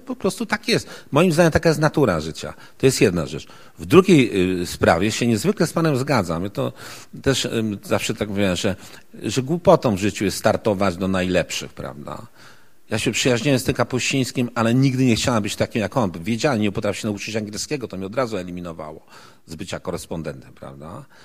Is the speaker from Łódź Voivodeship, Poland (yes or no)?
yes; Łódź, Łódź Voivodeship, Poland; Ja pochodzę, to powiedziałem, ze środowiska robotniczego z Łodzi, w ogóle środowiska przedmieścia są mi bliskie.